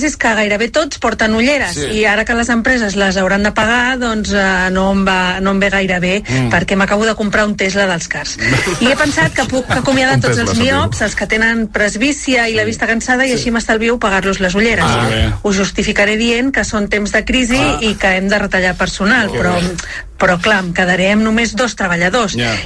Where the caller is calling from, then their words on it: Tiana, Catalonia, Spain; de Tiana.